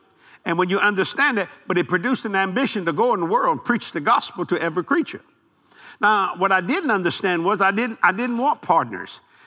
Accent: Louisiana, United States; because I was raised very poor in South Louisiana.

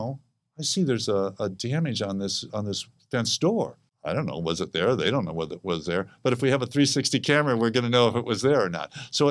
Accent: Rancho Bernardo, California, United States; There's a joke around my hometown is Rancho Bernardo

